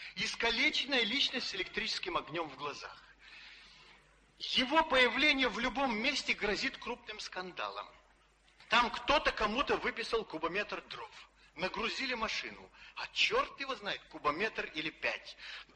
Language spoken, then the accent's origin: Russian; Odesa, Odesa Oblast, Ukraine; Мы одесситы, один коллектив, одна семья, одна компания.